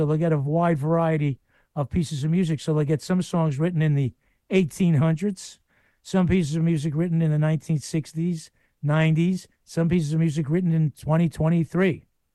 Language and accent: English; United States; as an American musician, they want to know about the history of American music and what it was like to grow up in that environment.